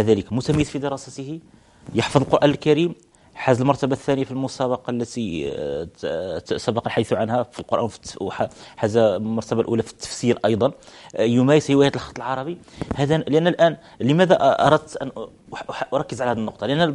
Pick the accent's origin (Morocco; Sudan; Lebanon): Morocco; Salé, Rabat-Salé-Kénitra; من مواليد مدينة سلا عام 1977. نشأت في مدينة سلا وترعرعت فيها ودرست فيها وكنت خرجت منها بفترة من الزمن بحكم ظروف العمل، ثم رجعت إليها الآن وأقطن بها